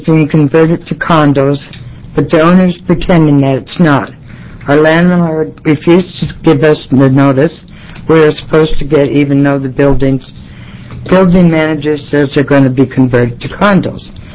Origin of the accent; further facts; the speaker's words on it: Portland, United States; I'm from Portland.